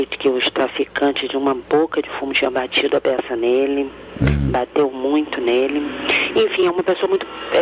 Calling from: Barra de São João, Rio de Janeiro, Brazil; Eu falo de Barra de São João, município de Casimiro de Abreu, estado do Rio de Janeiro.

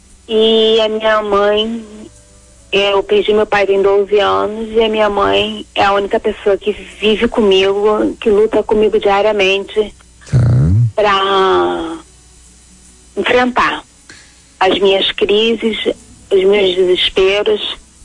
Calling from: São Gonçalo, Rio de Janeiro, Brazil; Eu falo do Rio de Janeiro, São Gonçalo.

